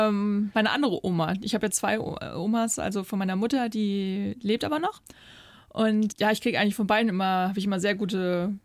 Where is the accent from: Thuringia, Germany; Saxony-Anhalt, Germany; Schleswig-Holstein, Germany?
Schleswig-Holstein, Germany; Sylt; born there; ich bin ja auf Sylt geboren und wir waren ja sehr viel unterwegs